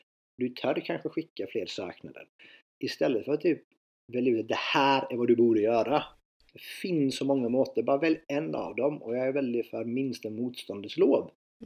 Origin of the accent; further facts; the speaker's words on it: Sweden; moved away as an adult; now in Norway; När jag flyttade från Sverige. Jag flyttade hit när jag var runt 20. Jag bodde här jag är inne på mitt 14 år nu. Uppvuxen i Sverige, bodde i 17 år.